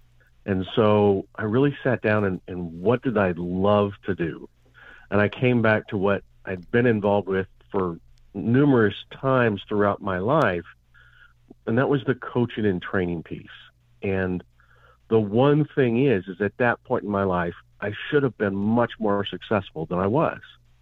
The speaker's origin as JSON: {"language": "English", "region": "Montana", "country": "United States", "tie": "born or raised there", "said": "I grew up in Montana, and my dad and I would go on long trips."}